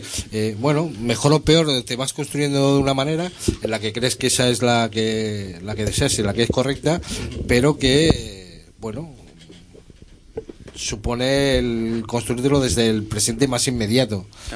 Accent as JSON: {"language": "Spanish", "region": "Catalonia", "country": "Spain", "said": "no me apetecía simplemente el que se me reconociera como catalán, lo del apelativo de polaco. Y bueno, por mis... entre comillas raíces de Extremadura, siempre recurría a ese pequeño acentillo extremeño"}